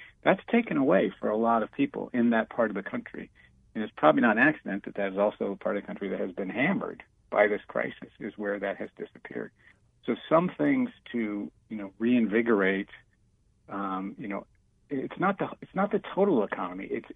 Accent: West Virginia, United States; So again, I'll go back to my home state of West Virginia.

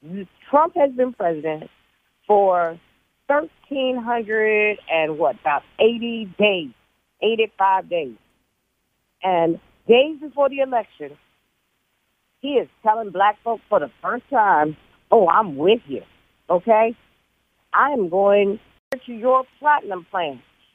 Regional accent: North Carolina, United States; You know, I'm from North Carolina, so I'm right. A Southerner.

